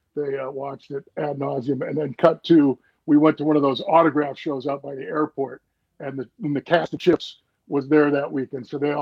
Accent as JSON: {"language": "English", "town": "Appleton", "region": "Wisconsin", "country": "United States", "tie": "born or raised there", "said": "I grew up in Appleton. I grew up on the lakeshore of Lake Winnebago."}